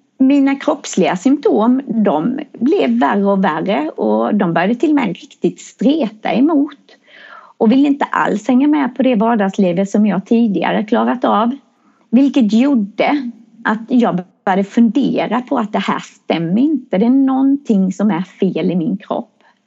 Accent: Växjö, Kronoberg County, Sweden; och jag kommer från Växjö. Jag är en kvinna som fyller 50 år här i augusti.

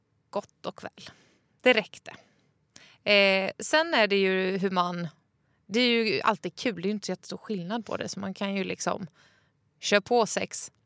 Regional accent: Norrköping, Östergötland, Sweden; now in Stockholm, Sweden; Ja, jag var hemma i Norrköping och min mamma sa så här: vi går aldrig ut och äter i Norrköping. Det gör vi bara när vi kommer till dig till Stockholm.

